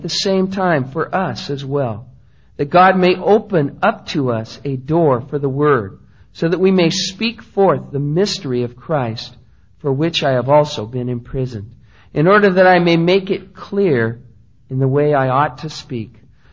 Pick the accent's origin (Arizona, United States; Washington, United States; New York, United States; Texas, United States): Washington, United States; Seattle; Now, I'm from Seattle. I'm from the Northwest. A lot of people think it's just next to the North Pole.